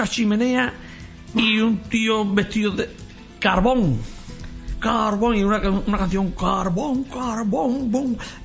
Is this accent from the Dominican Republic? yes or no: no; Lebrija, Andalusia, Spain; lo ideal es coger la cabalgata de mi pueblo, de Lebrija